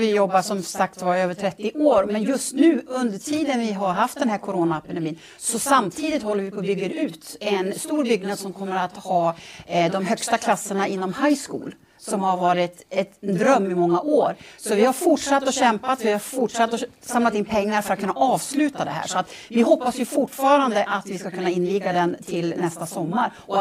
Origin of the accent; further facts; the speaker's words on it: United States; Jag kommer från USA där det har varit väldigt restriktivt i vissa ställen